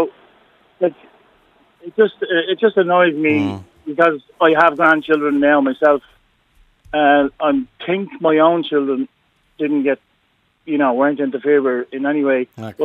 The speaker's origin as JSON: {"language": "English", "town": "Donnycarney", "region": "Leinster", "country": "Ireland", "tie": "born there", "said": "Well, I was born in Dunnycarney, not far from you"}